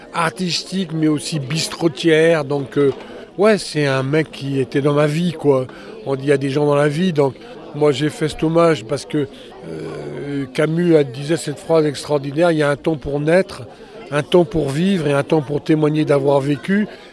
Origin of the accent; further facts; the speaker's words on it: Groix, Brittany, France; je connaissais au moins ses parents dans sa famille, puisque je suis de Groix